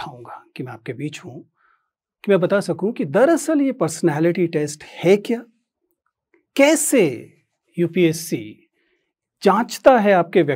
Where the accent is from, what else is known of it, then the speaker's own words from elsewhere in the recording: Delhi, India; born there; मेरा जन्म दिल्ली की एक अनधिकृत बस्ती में हुआ।